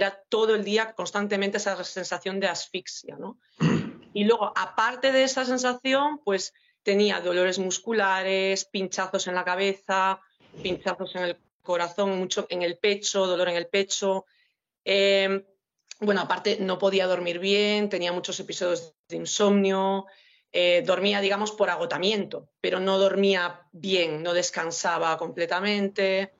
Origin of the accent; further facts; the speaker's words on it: Pontevedra, Galicia, Spain; Sí, soy de Pontevedra.